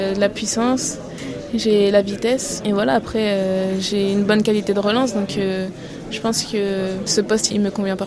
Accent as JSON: {"language": "French", "region": "Brittany", "country": "France", "said": "Je suis bretonne, française, d'origine camerounaise."}